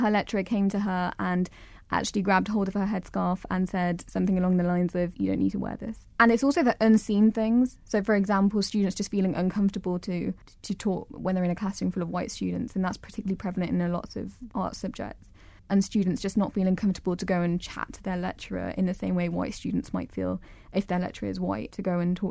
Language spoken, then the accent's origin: English; England, United Kingdom; Well, I would say that I'm English, and does that mean that my history is not to be learnt about?